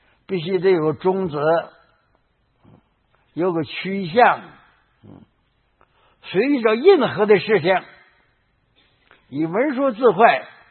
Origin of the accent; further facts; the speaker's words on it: China; 我们中国人以前讲家字啊，写这个家字